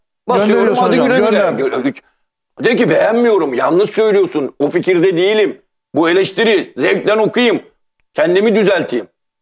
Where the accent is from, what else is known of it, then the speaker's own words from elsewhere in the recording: Istanbul, Turkey; Ben Karagüm semtinde doğmuşum. Tamam mı? 25-30 yaşına kadar orada kalmışım. Ondan sonra bu yaşıma kadar da hala her hafta biliyorsun haftanın 2-3 günü semte giderim. Tabii. Ben Karagüm'den kopmam.